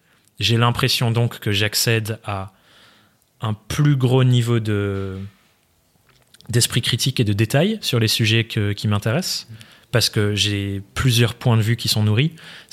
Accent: Nouvelle-Aquitaine, France; J'ai grandi en Dordogne.

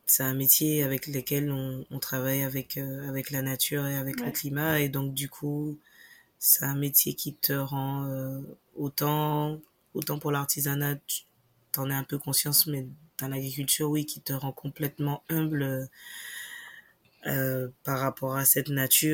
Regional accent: France; puisqu'on est français

